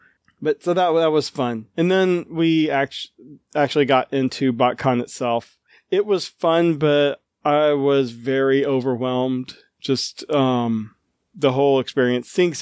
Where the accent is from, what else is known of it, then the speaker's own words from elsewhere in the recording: Memphis, Tennessee, United States; Growing up in Memphis, Tennessee, most people were either Braves fans or Cardinal fans.